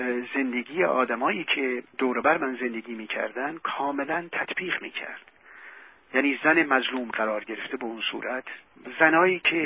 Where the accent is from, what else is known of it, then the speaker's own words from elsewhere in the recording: Iran; first language Turkish; Persian is a second language; زبون مادری من بالاخره ترکیه، درسته؟ تحصیلات من به زبون فارسی بود دیگه.